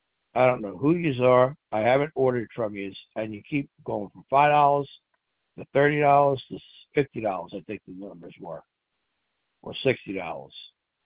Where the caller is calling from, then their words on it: Pennsylvania, United States; I'm from Pennsylvania.